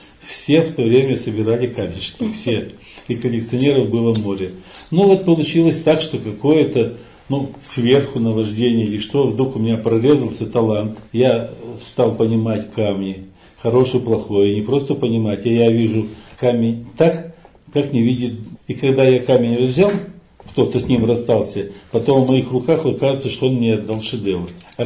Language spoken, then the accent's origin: Russian; Tyumen, Tyumen Oblast, Russia; born there; Но, короче, я родился в Тюмени.